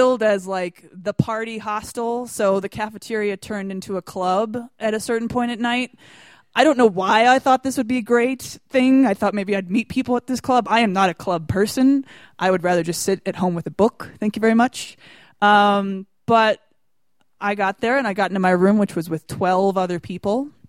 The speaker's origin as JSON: {"language": "English", "country": "United States", "accent": "American", "said": "And they hear my American accent."}